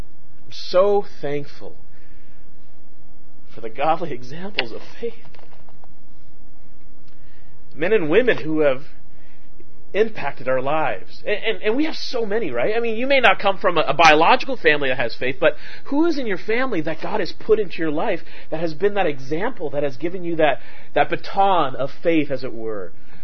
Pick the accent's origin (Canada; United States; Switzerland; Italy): Canada; I was born and raised in Canada, and Canada was known for a number of years of having some really great track stars.